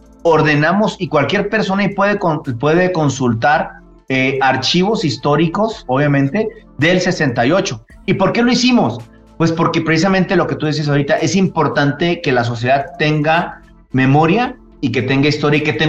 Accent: Mexico; yo contribuyo como mexicano, por obligación constitucional, al gasto público

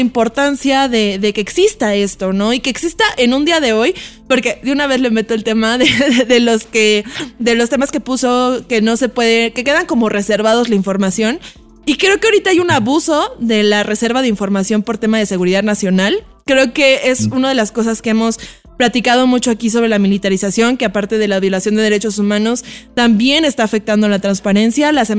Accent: Mexico; estas heridas también que tenemos como mexicanos

